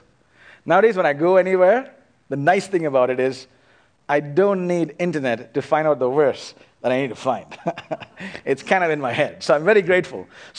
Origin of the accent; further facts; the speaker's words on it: India; moved away as an adult; now in Canada; I grew up in India, I came here to Canada in 1988.